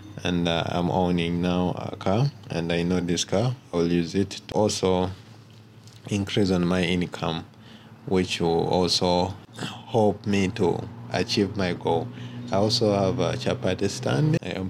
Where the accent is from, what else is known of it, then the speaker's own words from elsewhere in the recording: Busia, Eastern Region, Uganda; from Busia, and it's found in Uganda, in the eastern part of Uganda.